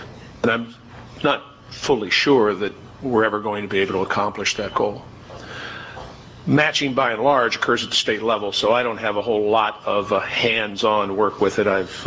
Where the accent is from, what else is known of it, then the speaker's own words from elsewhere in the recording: Ohio, United States; I'm from Allen County, Ohio. I'm the elections director there.